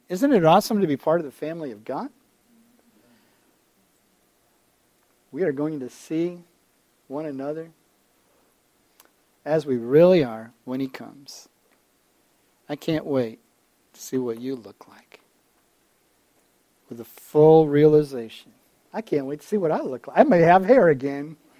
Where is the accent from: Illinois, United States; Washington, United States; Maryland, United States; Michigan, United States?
Michigan, United States; Alpena; I was from Alpena. Petoskey area, Gaylord area, Alpena. We were from all of northern Michigan.